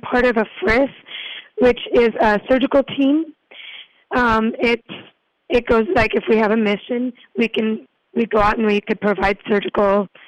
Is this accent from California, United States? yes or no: yes; California, United States; I'm from Los Angeles County in California.